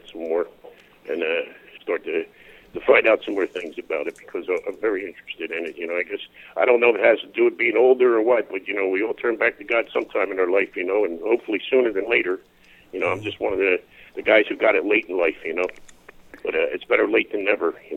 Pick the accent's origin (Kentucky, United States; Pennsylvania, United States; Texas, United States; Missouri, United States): Pennsylvania, United States; Philadelphia; growing up in South Philly, we had St. Thomas Aquinas School down there.